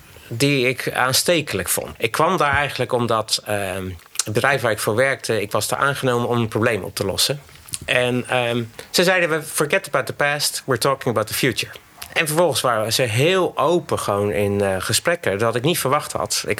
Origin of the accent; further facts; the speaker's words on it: Netherlands; als Nederlander